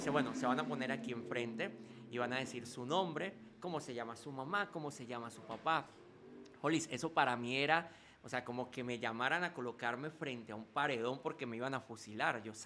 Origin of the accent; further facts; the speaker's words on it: Colombia; Qué bueno que estás visitando mi tierra, que te han tratado bien. Pues nosotros felices de que hayan venido aquí a bendecir a nuestro país.